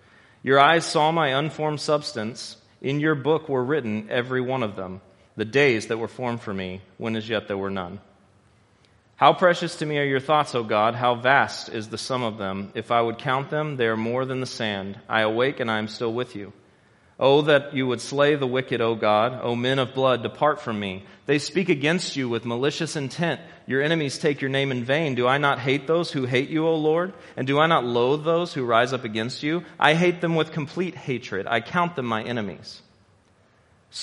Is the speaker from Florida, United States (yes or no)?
no; Texas, United States; I mean, I'm from Texas, you know, your expectation should be low.